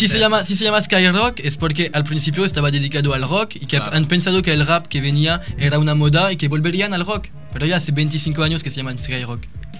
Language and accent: Spanish; Brittany, France; Spanish is a second language; Pues yo soy, soy de Francia también, pero de Bretaña.